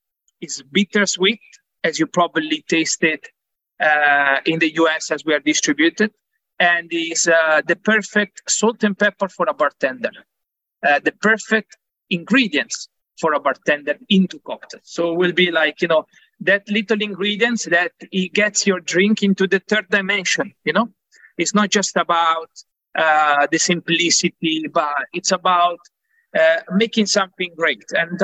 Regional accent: Milan, Lombardy, Italy; English is a second language; As I'm from Milan, for us, Amaro, it's in our DNA.

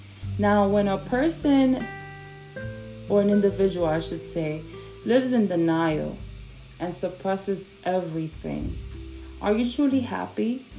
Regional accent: New York City, New York, United States; coming from a New York City state of mind, born and raised in the Bronx

